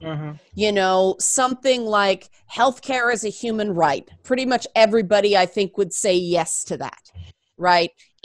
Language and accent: English; Canada; because I'm Canadian and you're it's funny because residents can vote up here.